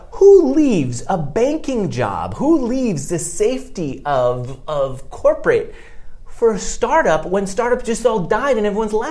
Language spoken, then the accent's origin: English; United States; Now, as an American, that made me feel uncomfortable